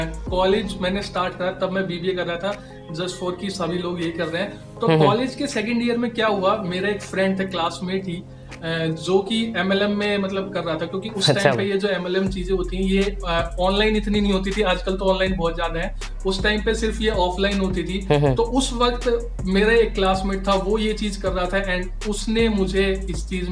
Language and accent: Hindi; Haryana, India; now in Delhi, India; मैं वैसे तो हरियाणा से हूँ, हरियाणा में पैदा हुआ था बट राइट नाउ दिल्ली में रहते हैं, और ये बोल सकता हूँ कि दिल्ली के एक बहुत ही पॉश एरिया में राइट नाउ हम रहते हैं, इंडिया गेट के पास।